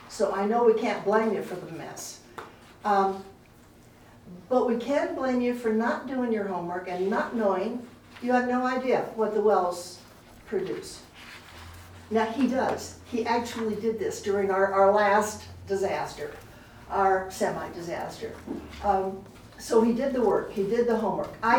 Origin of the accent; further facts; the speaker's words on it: Pine Cove, California, United States; I'm from Pine Cove